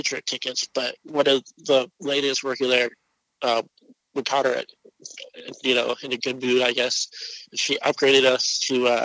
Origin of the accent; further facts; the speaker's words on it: Highlands Ranch, Colorado, United States; also born or lived in Aurora; Well, I was born in Aurora, grew up in Highlands Ranch, because we moved out of Aurora when I was like six, so maybe in like mid-90s, we moved to Highlands Ranch.